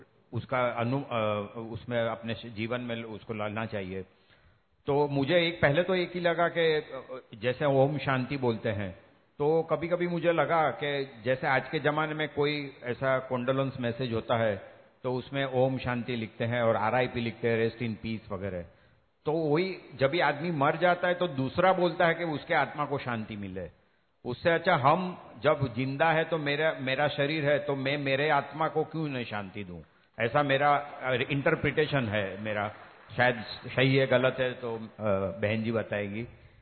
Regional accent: Surat, Gujarat, India; मेरे सूरत मेरा native place है तो वहाँ हमारा मंदिर है

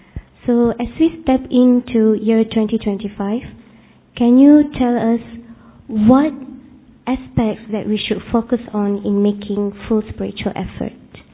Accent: Malaysia; from Malaysia.

